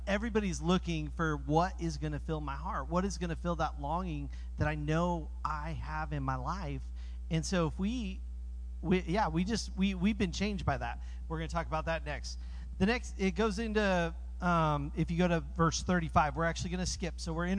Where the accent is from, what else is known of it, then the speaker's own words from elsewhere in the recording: Colorado, United States; I grew up in Colorado. My wife grew up in Arizona. We're here in North Carolina.